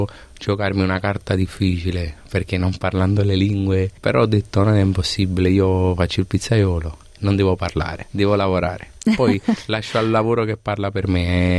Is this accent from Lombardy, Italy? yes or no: no; Naples, Campania, Italy; sono napoletano e ho la fortuna di essere nato nella città della pizza più famosa al mondo, la città di Totò e di Sofia Loren.